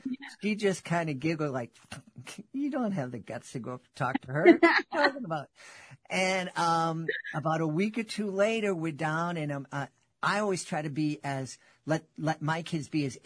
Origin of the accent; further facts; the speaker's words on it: Boston, Massachusetts, United States; accent: Boston; back then, my Boston accent was much more prevalent.